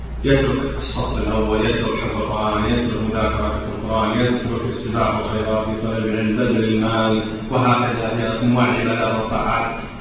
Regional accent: Kuwait; accent: Kuwaiti; مثل ما نقول احنا في لهجتنا الكويتيه

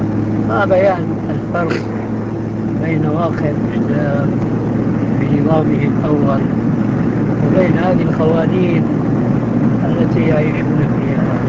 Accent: Damascus, Damascus Governorate, Syria; عندنا في دمشق كنا محكومين من الفرنساويين

